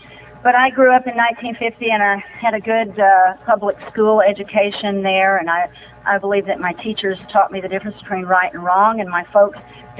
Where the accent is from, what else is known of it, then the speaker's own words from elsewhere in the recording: Fort Worth, Texas, United States; So, I grew up in Fort Worth, Texas, born in 1950